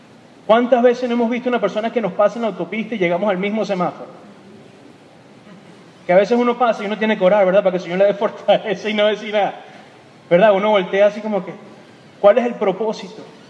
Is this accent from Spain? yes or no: no; Venezuela; moved away; cuando yo estaba chiquito, hermano, en mi país, cuando se podía vivir allá, en la Venezuela de antes